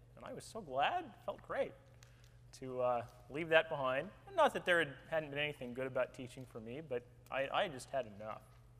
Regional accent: Oregon, United States; now in Watsontown, United States; I am originally from Oregon. I live now in Watsontown, Pennsylvania.

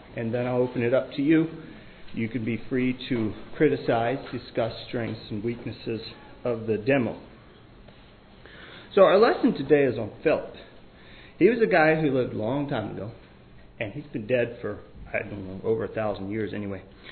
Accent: Greece; English is a second language; I'm from Greece. Sorry, but my English is not the best. I grew up with my parents in the mountains of Greece. Very rocky there.

